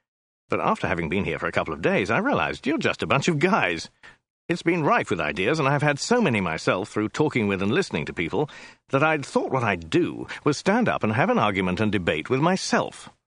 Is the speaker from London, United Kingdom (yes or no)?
no; Cambridge, East of England, United Kingdom; born there; I was born in Cambridge in 1952